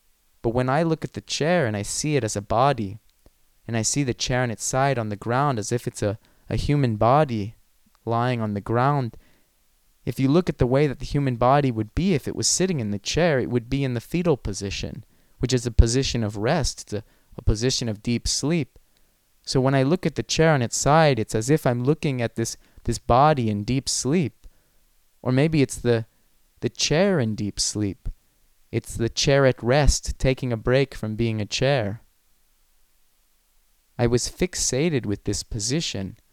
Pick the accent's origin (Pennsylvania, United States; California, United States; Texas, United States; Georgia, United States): Texas, United States; San Antonio; I grew up in San Antonio, Texas, and there I amassed a small library of books about the history of chairs.